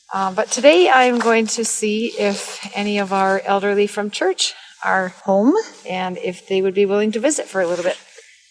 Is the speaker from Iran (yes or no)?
no; Cokato, Minnesota, United States; born there; I was born near Cokato and grew up hearing stories from my dad about the busy life on the farm